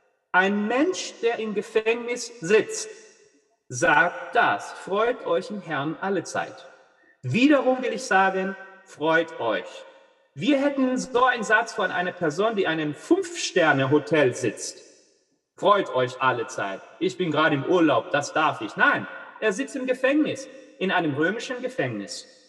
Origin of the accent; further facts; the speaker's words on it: Peru; German is a second language; Ich komme aus Peru, da ist viel Leid gerade in Peru.